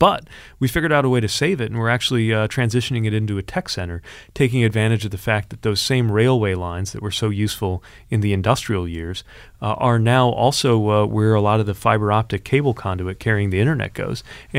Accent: South Bend, Indiana, United States; Yeah, so I loved growing up in South Bend.

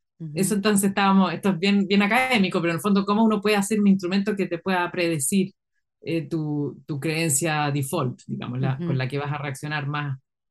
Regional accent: Chile; ay, es que así somos los chilenos, es que así, entonces, qué ganas que fuera, si es que los chilenos no nos rendimos

